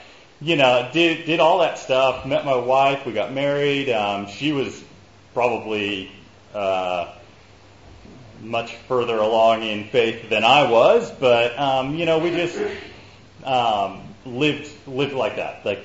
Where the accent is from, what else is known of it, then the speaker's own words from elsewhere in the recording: Missouri, United States; moved away as an adult; also born or lived in California; I'll say that I grew up mostly in Missouri, so central U.S. And then when I was 20, I moved to California.